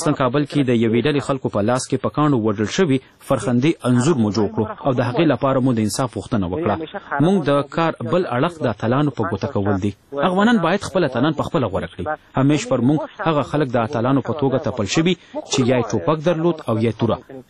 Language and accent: Pashto; Afghanistan; زه یو افغان یم او ټول عمر مې هم دلته په جنګونو کې ژوند تیر کړی دی.